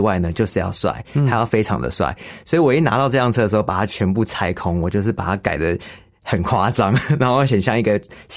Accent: Taipei, Taiwan; 我从小是在台北出生的

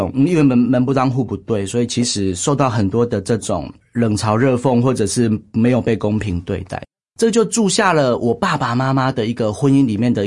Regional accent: Huwei, Yunlin County, Taiwan; 我生长在云林的湖尾，这个地方附近都是一个比较拜拜的一个文化，我们在乡下都是比较拜拜的文化，所以我基本上是出生在一个拜拜的家庭。

